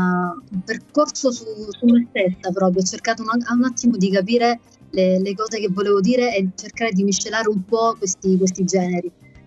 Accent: Collina, Sicily, Italy; also born or lived in Cefalù; Io sono nata a Cefalù, ho fatto la scuola a Cefalù, ma sono di Collina, quindi vissuto a Collina.

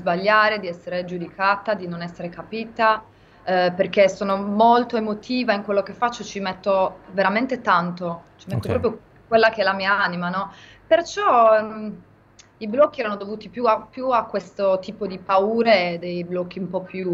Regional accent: Sardinia, Italy; accent: Gallurese; Anche il mio dialetto, quello gallurese

